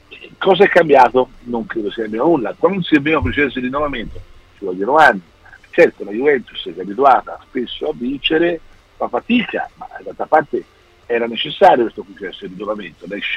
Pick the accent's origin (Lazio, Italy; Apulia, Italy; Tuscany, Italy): Tuscany, Italy; come si dice in Toscana dalle mie parti